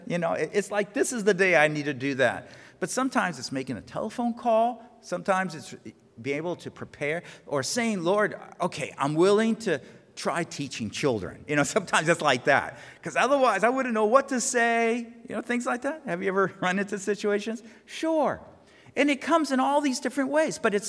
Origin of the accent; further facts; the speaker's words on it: New England, United States; I come from New England